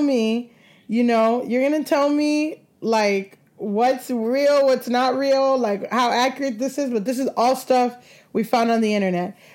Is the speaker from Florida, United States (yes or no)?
yes; Miami, Florida, United States; but I grew up in Miami and like, you know, my homegirl